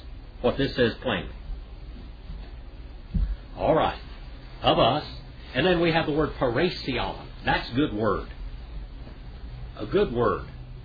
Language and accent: English; United States; Well, that's because I are one. I am an Indian.